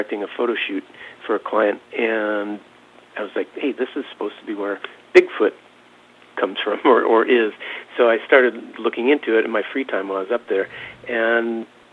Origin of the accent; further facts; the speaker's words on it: Detroit, Michigan, United States; I grew up in Michigan, so that's one thing we have in common. But I grew up down in Detroit area